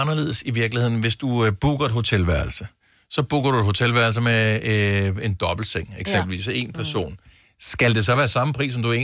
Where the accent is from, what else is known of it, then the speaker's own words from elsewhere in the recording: Region of Southern Denmark, Denmark; jeg er fra Fyn